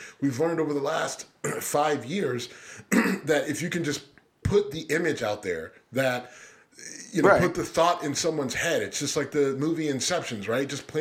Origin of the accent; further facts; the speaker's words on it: Youngstown, Ohio, United States; I mean, and listen, I love my hometown, but there are some dumb motherfuckers there. if you've ever been to Youngstown.